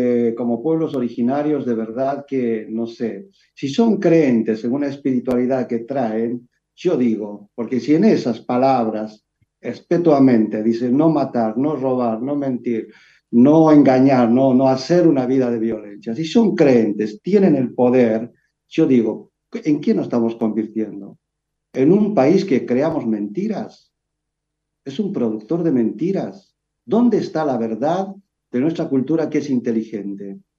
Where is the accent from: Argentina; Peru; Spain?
Argentina; como argentinos que habitamos este territorio